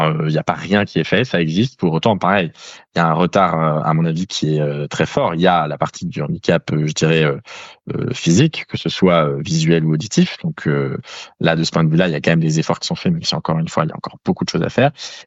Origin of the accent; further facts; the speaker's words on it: Paris, Île-de-France, France; quand vous prenez le métro à Paris, moi je suis parisien